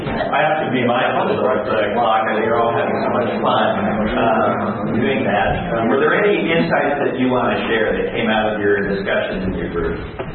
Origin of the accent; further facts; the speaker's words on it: Alaska, United States; I mean, for example, where I grew up in Alaska as a youth, at the time I lived in Alaska